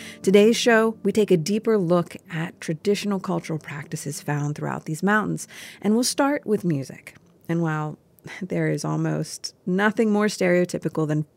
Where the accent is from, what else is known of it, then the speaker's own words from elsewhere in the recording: Appalachia, United States; I find that whenever I tell folks I'm from Appalachia, people respond with a lot of different kinds of questions.